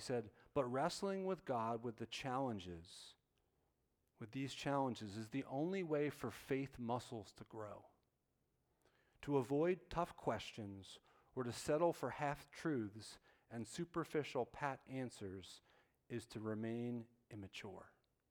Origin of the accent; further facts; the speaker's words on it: New Jersey, United States; now in Lancaster County, United States; where I grew up in Bergen County, or even in Lancaster County today where we live for 15 years.